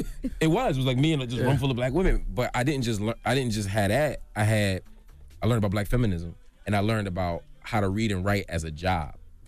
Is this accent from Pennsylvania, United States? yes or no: yes; Philadelphia, Pennsylvania, United States; I lived in North Philly. I grew up in North Philly, but I took the school bus up to the Northeast